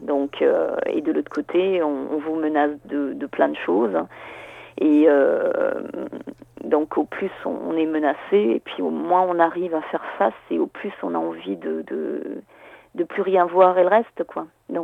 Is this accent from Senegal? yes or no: no; Strasbourg, Grand Est, France; Strasbourg est ma ville natale, hein, c'est une ville où j'y ai passé les 30 dernières années, et en fait, si vous voulez, je suis aujourd'hui dans le sud